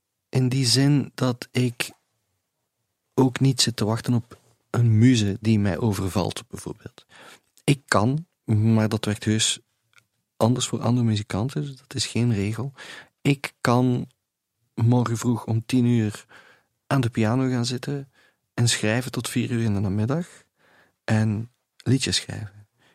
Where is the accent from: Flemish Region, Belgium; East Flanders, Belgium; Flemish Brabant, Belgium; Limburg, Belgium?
East Flanders, Belgium; Beervelde; het dorp waar ik opgegroeid ben, Beervelde, waar ik nog steeds woon, het ligt op ongeveer 10 kilometer van Oostakker.